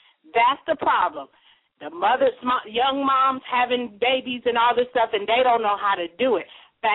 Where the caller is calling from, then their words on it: South Carolina, United States; calling from South Carolina.